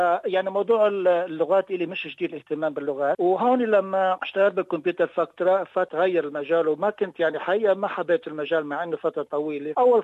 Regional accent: South Lebanon, Lebanon; also born or lived in Beirut / Bulgaria; now in Australia; طبعا مواطن من مواليد لبنان، درست الدراسة الثانوية يعني بين جنوب لبنان وبيروت، وسافرت بلغاريا درست هندسة كمبيوتر

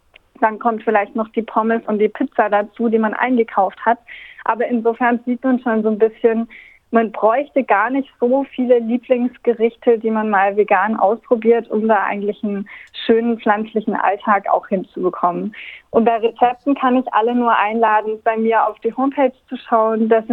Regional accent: France; Ich bin ja in Frankreich aufgewachsen

